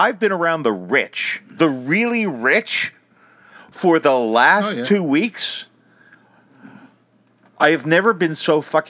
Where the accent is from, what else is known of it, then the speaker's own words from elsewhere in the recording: United States; now in Australia; I went to my hometown and I started eating American food.